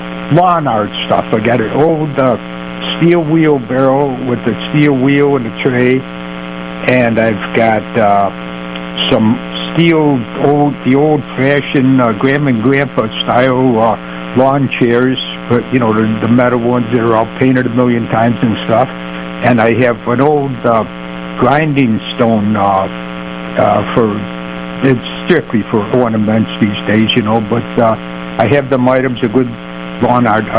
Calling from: Attica Center, New York, United States; I'm calling up here from Attica Center this morning.

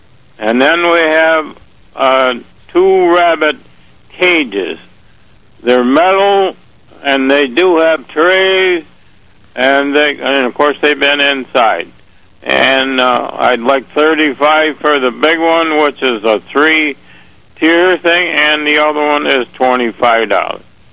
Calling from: Attica, United States

